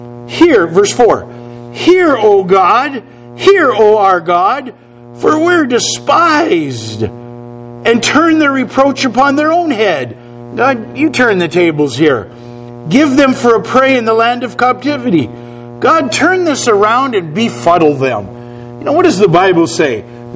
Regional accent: North Dakota, United States; I'm from North Dakota.

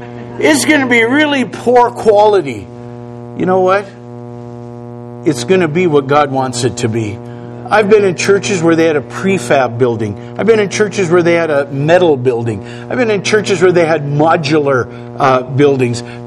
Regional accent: North Dakota, United States; I'm from North Dakota.

